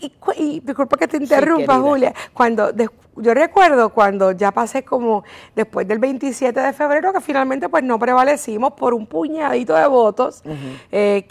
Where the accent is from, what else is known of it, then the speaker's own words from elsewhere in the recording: Aguadilla, Puerto Rico; Yo nací en Aguadilla. Yo me crié en Aguadilla. Yo estudié en Aguadilla. Yo me gradué en Aguadilla, recinto universitario Mayagüez. Yo estudié Derecho en Aguadilla.